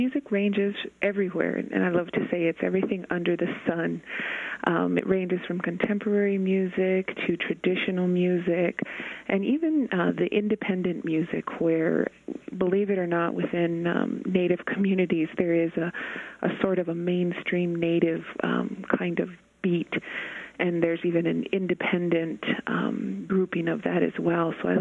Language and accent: English; Isleta Pueblo, New Mexico, United States; I am from the Pueblo of Isleta. I'm also Navajo